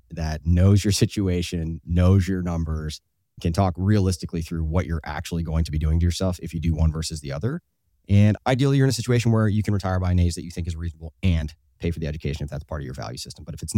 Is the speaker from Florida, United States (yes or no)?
yes; Florida, United States; I know that when I grew up in Florida, that was the case.